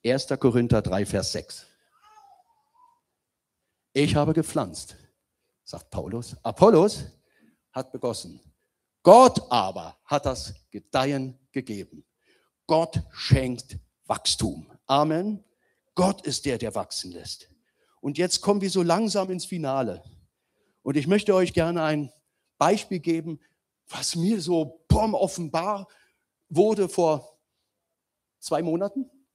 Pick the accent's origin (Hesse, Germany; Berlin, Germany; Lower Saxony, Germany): Berlin, Germany; ich habe als gebürtiger Berliner bin ich hier aufgewachsen.